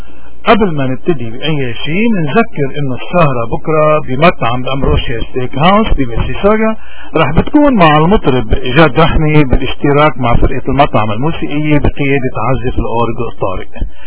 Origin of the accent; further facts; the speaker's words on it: Lebanon; إذا نحن اليوم ورحين كلبنانيين كمواطنين من أي فئة كنا